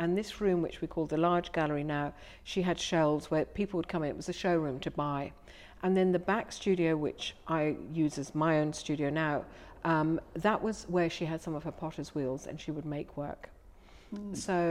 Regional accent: Ireland; moved away as an adult; I'm Irish. I was an Irish artist.

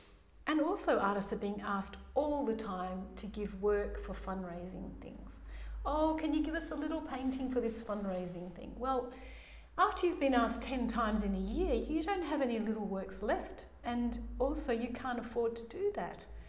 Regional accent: Lake Grace, Western Australia, Australia; So I was brought up in Lake Grace, and then 50 years later...

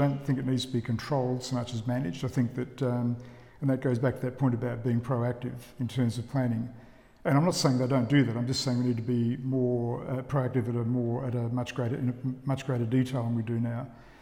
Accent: Narrogin, Western Australia, Australia; also born or lived in Northampton, Australia; In the country, Narrogin. Well, Narrogin. First of all, Northampton, then Narrogin.

